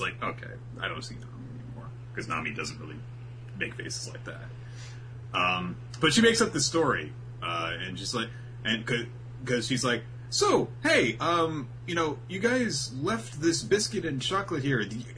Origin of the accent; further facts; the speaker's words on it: Florida, United States; Look, I'm from Florida. We say caramel down here.